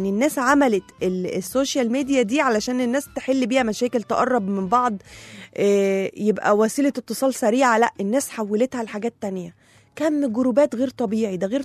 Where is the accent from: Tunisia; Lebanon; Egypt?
Egypt; إحنا يعني بنعيشها مش موجودة عند أي حد غير عندنا إحنا بس كمصريين. يعني إحنا لينا تقاليد كده في العيد بتبقى حلوة قوي